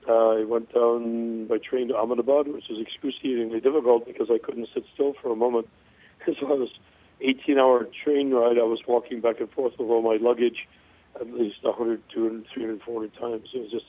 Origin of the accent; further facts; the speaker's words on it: California, United States; born there; I was born in California in a rural atmosphere. I'm 64 years old, I have passed 64 years so far